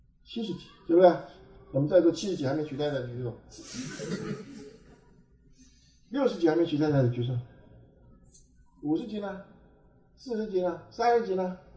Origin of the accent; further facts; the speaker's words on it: China; 你要是真的发现说我们中国人有一些的缺陷，是不是？